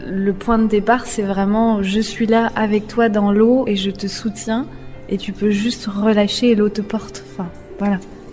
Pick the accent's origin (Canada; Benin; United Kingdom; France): France; Pays de la Loire; Moi, je suis originaire de Vendée, j'ai toujours grandi au bord de la mer, j'ai fait des pique-niques au bord de la mer